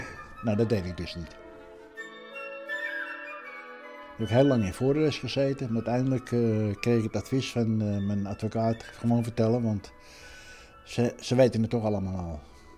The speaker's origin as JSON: {"language": "Dutch", "country": "Netherlands", "said": "Maar ik ben Hollander in een Hollands café."}